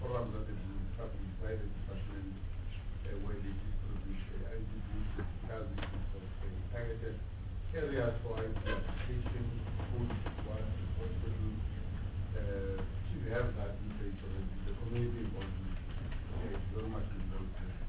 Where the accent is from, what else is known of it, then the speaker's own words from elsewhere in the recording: South Africa; We can't understand this as South African citizens.